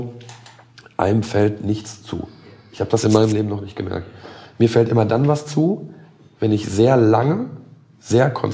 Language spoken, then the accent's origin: German; North Rhine-Westphalia, Germany; also born or lived in Ruhr; ich komme jetzt selber auch geboren oder gebürtig vom Niederrhein. Ich bin geboren im Ruhrgebiet, aber im Grunde groß gewachsen am Niederrhein.